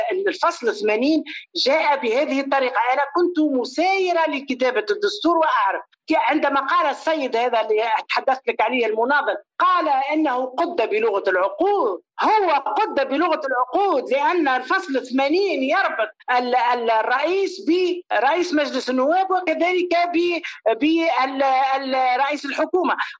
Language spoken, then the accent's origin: Arabic; Tunisia; نحن عندنا في تونس مثل